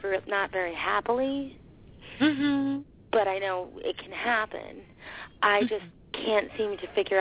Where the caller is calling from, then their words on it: New York, United States; I'm calling from New York.